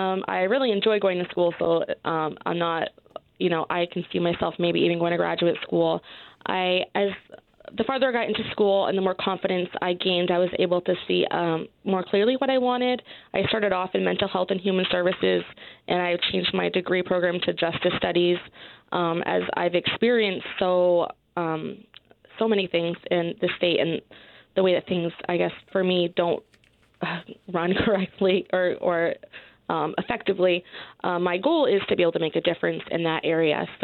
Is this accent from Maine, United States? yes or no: yes; Maine, United States; So my story is pretty typical. I grew up in Maine, and my family had not previously gone past high school and education.